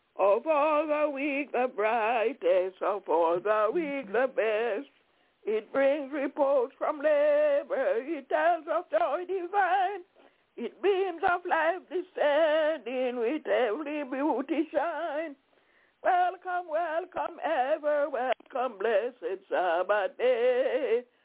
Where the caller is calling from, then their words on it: Albany, New York, United States; I'm calling from Albany in New York.